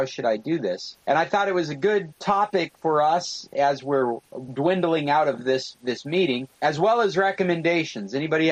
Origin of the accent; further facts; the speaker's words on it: Northwest, United States; I grew up in the Northwest.